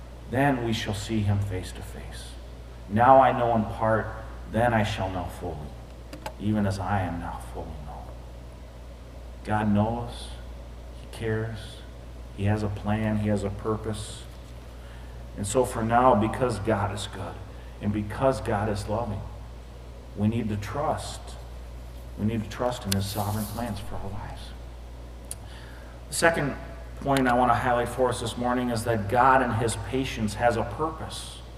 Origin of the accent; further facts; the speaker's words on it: Minneapolis, Minnesota, United States; John Piper, a well-known pastor from my hometown, Minneapolis